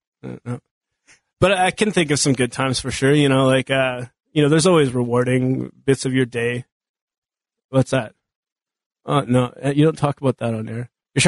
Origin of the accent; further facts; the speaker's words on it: Moncton, New Brunswick, Canada; now in Edmonton, Canada; No, I'm from Moncton, New Brunswick.